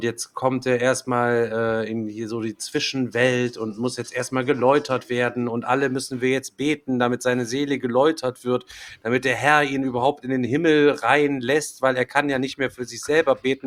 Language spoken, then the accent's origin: German; Orsbeck, North Rhine-Westphalia, Germany; ich bin in Orsbeck groß geworden